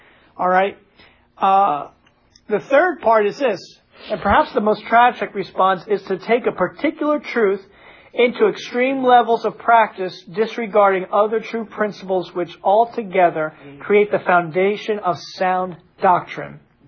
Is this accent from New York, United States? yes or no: yes; New York, United States; I'm from New York, from the Bronx, okay?